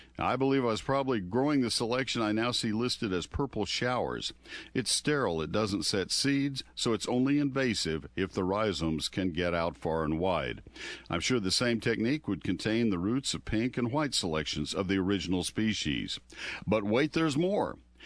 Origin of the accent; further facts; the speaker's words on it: College Station, Texas, United States; I remember seeing Mexican petunia as a young child growing up in College Station.